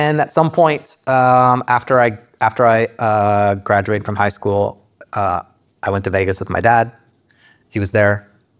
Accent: Winnipeg, Manitoba, Canada; I grew up in Winnipeg, Manitoba, Canada.

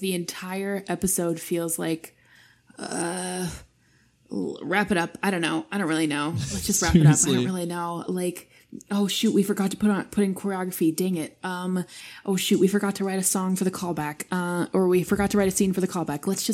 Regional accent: Utah, United States; I mean, well, I'm from Utah

